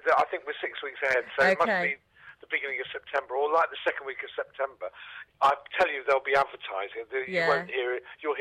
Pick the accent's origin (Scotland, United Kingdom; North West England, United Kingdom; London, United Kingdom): London, United Kingdom; accent: Cockney; Oh, listen, I'm a Cockney and I don't understand it, so, and I've worked on it.